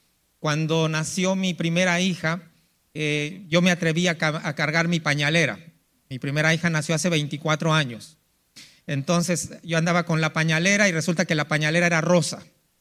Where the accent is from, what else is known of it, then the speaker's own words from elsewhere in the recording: Mexico City, Mexico; moved away as an adult; now in United States; yo nací en la Ciudad de México y 23 años estuve allá. Allá me crié, allá estudié mis primeros años de escuela. Y tengo 27 años en el Valle del Río Grande, en el Valle de Texas.